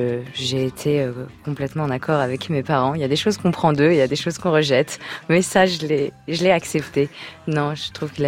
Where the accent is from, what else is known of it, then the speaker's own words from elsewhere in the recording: Bordeaux, Nouvelle-Aquitaine, France; born there; Non, moi je suis née à Bordeaux.